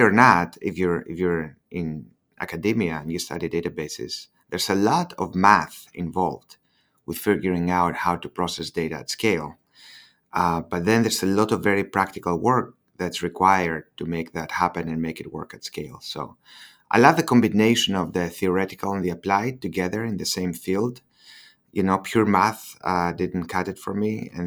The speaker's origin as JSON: {"language": "English", "country": "Greece", "second_language": "English", "moved": "as an adult", "lives_now": "United States", "said": "I'm from Greece."}